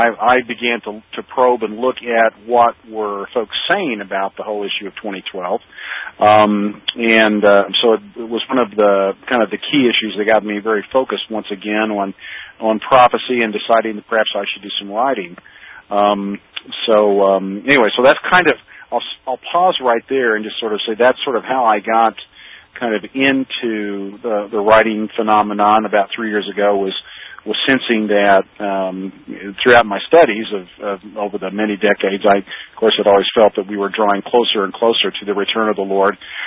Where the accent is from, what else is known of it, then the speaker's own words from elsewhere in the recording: Oklahoma, United States; I am from Oklahoma originally. I'm 57 years old.